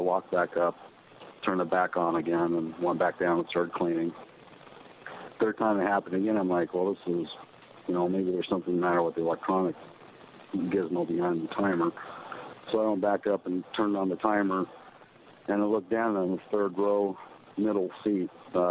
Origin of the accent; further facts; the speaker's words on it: Pacific Northwest, United States; now in Las Vegas, United States; growing up in the Pacific Northwest, my aunt had an experience where she actually saw Sasquatch